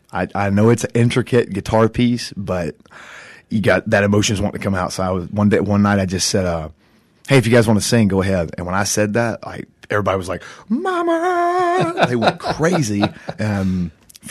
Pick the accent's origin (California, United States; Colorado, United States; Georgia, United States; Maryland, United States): Georgia, United States; I grew up in South Georgia